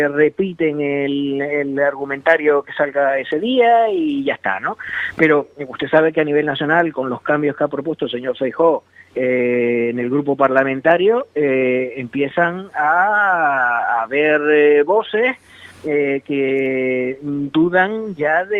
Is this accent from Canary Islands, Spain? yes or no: yes; Canary Islands, Spain; ya es que yo como canario, digamos, mi sentimiento es que me están tomando el pelo.